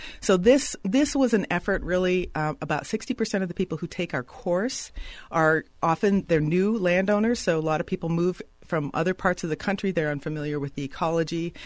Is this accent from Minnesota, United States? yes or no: yes; Minnesota, United States; or like I grew up in Minnesota.